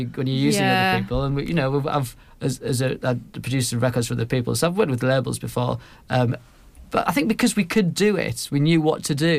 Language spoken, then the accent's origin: English; North East England, United Kingdom; We're both from Teesside